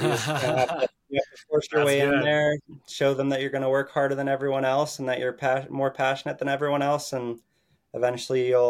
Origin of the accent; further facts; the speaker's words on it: Wyoming, United States; when I was growing up in Wyoming